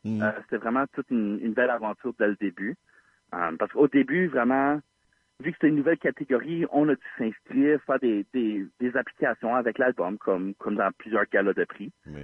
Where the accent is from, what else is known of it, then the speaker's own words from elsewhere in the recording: Ontario, Canada; dire qu'on est franco-ontarien puis qu'on est fiers